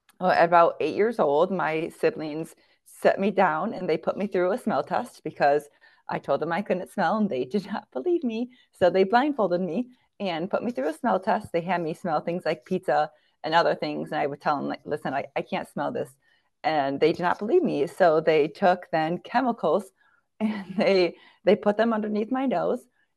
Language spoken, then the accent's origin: English; Grand Rapids, Michigan, United States; now in Caledonia, United States; So I actually live in Caledonia, Michigan. I'm from Grand Rapids, Michigan, which honestly, it's like 20 minutes apart. So ultimately, I still live where I grew up.